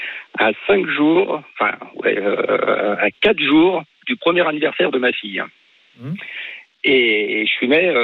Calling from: Brittany, France; À côté de Redon.

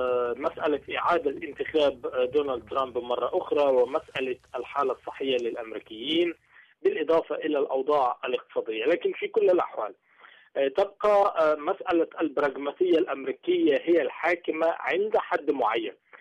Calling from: Cairo, Cairo Governorate, Egypt; يعني أنا أحدثك من القاهرة

